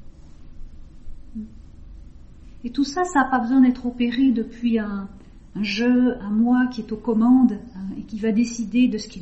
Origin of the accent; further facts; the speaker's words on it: Auvergne-Rhône-Alpes, France; J'étais il y a quelques jours dans ma région natale, en Haute-Savoie